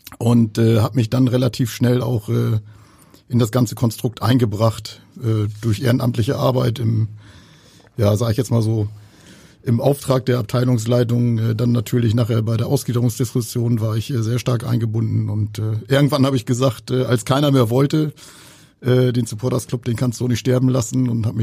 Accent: Soltau, Lower Saxony, Germany; born there; Beruflich bin ich selbstständiger Elektromeister aus Soltau. Ist auch mein Geburtsort.

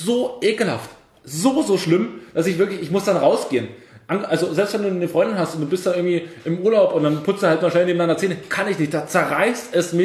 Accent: East Germany, Germany; ich bin ja Ossi-Kind und habe im Kindergarten quasi 6-7 Jahre meines Lebens verbracht.

